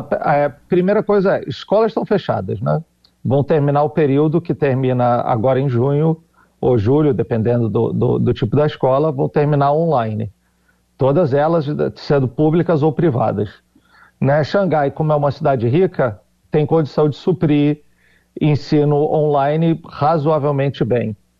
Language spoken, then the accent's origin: Portuguese; Rio de Janeiro, Brazil; accent: carioca; now in Pudong, China; Pô, tô falando em carioquês, né? Desculpa, eu sou carioca. Então, às vezes, tem esse problema de usar gíria do Rio.